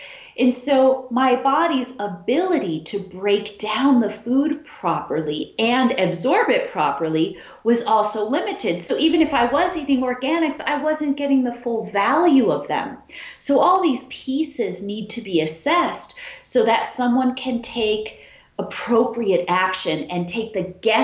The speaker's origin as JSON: {"language": "English", "town": "Chicago", "region": "Illinois", "country": "United States", "tie": "born there", "said": "I was born in Chicago."}